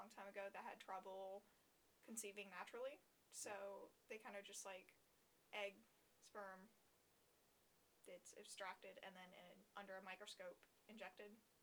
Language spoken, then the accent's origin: English; Port St. Joe, Florida, United States; I lived in my hometown of Port St. Joe, Florida, seven and a half hours from campus. Small town, smaller than the population of the school.